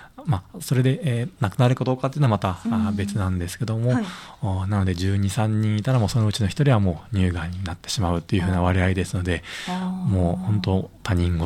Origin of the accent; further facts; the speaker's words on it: Kyushu, Japan; now in Yao, Japan; そうですね、九州出身です。